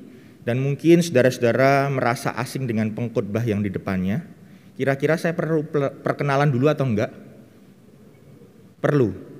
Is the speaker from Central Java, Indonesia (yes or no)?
yes; Purwokerto, Central Java, Indonesia; asale sekang Purwokerto.